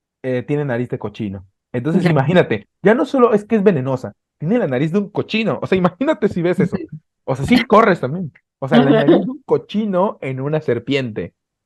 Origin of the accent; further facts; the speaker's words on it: Mexico; yo tampoco como tanto picante, y es que soy mexicano